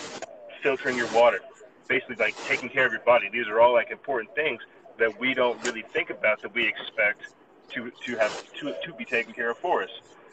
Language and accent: English; South Carolina, United States; I'm a boy from South Carolina, so I'm used to Southern food. Out here in New Mexico with Mexican food.